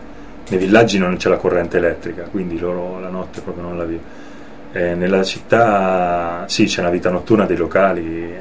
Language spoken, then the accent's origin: Italian; Perugia, Umbria, Italy; sono perugino, sì, ho vissuto all'estero 13 anni